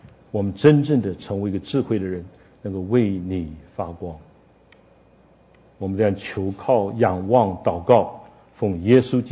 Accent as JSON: {"language": "Chinese", "country": "China", "said": "这我们中国人就会这样"}